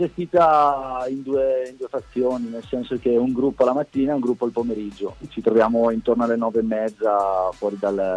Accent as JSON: {"language": "Italian", "town": "Bergamo", "region": "Lombardy", "country": "Italy", "said": "come anche il mister, che siamo di Bergamo, siamo lontani"}